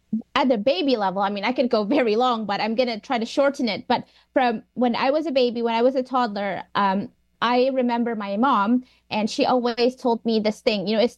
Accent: Indonesia; And then growing up in Indonesia, seeing a lot of the farmland being kind of paved over for urban development

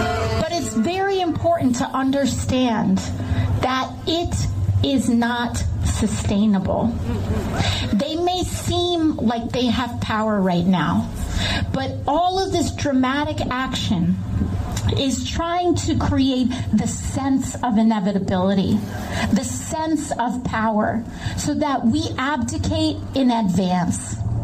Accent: United States; I say this as an American who has sworn an oath to the United States Constitution.

